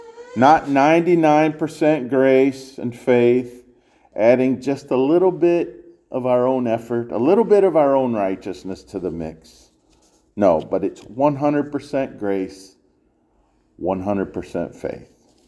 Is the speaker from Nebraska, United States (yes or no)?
no; Stony Ridge, Ohio, United States; For a kid in my hometown, a trip to Pee Wee's ice cream stand in Stony Ridge, Ohio, was better than being a butcher's dog.